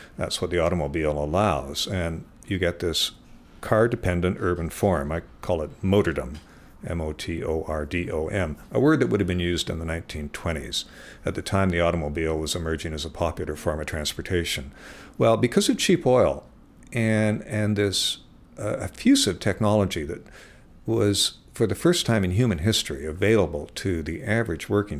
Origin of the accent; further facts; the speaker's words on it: Victoria, British Columbia, Canada; born there; I was born in Victoria in 49